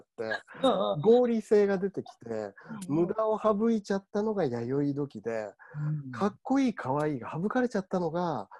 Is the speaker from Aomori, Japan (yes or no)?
no; Tokamachi, Niigata, Japan; あれはね僕の生まれ故郷の十日町っていうところで出てて